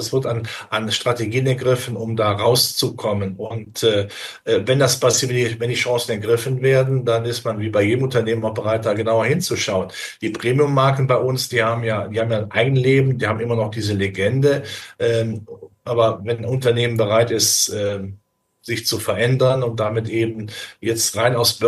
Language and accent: German; Rhineland, Germany; ich bin Rheinländer, das kann man im Karneval bringen, ja.